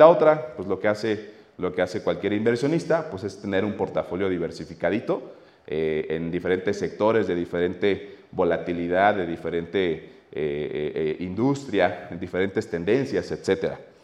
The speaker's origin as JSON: {"language": "Spanish", "region": "Oaxaca", "country": "Mexico", "said": "como yo soy de Oaxaca y ahí hay muchas bodas"}